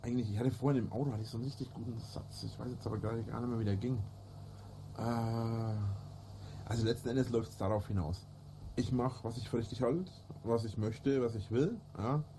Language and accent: German; Bavaria, Germany; Ich bin in Franken aufgewachsen. Bin ein Mittelfranke.